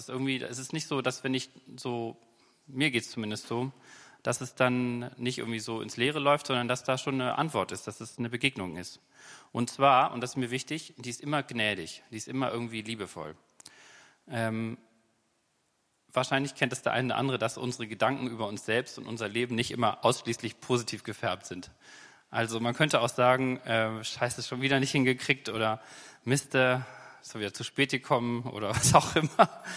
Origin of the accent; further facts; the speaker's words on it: Hamburg, Germany; Es kommt aus meiner Heimat, aus Hamburg.